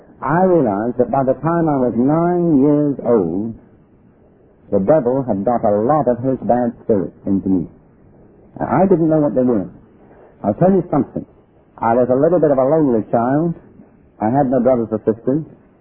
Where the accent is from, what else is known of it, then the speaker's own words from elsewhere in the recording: India; born there; I was born in India.